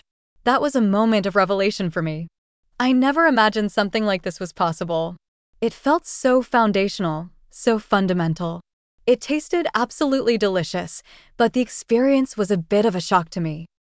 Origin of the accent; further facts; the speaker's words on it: Texas, United States; Growing up in West Texas, I knew not fresh fish from the grocery store.